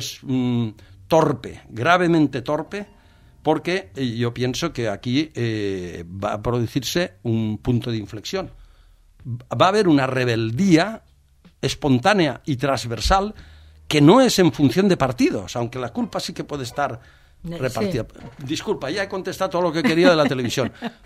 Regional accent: Valencian Community, Spain; es imposible, como valencianos, tolerar ser la comunidad más maltratada por la financiación del Estado

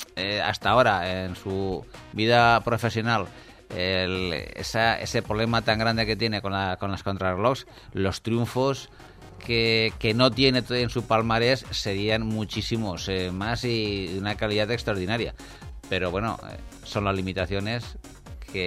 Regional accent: Valencian Community, Spain; como buenos valencianos

